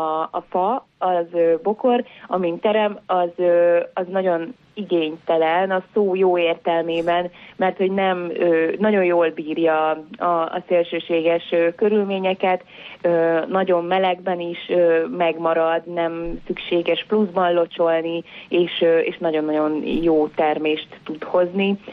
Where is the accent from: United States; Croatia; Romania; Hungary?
Hungary; Én Észak-Kelet-Magyarországról származom